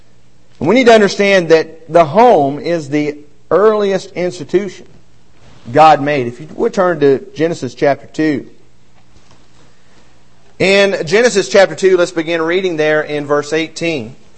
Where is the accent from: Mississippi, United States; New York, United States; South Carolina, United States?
Mississippi, United States; also born or lived in Illinois / Arkansas / Alabama; I was born in Illinois and raised in Mississippi and Arkansas and Mississippi and Alabama and have lived in close to 30 homes in my lifetime. I'm only 37.